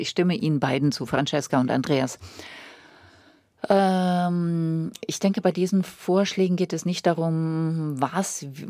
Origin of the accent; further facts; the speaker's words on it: Rome, Lazio, Italy; Ich komme aus Rom, aber ich reise auch oft nach Neapel.